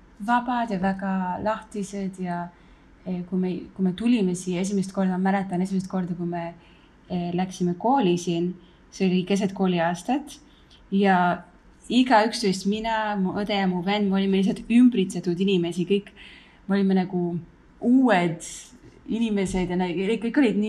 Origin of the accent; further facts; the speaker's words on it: Israel; ma kasvasin siin Iisraelis ja et ma õppisin siin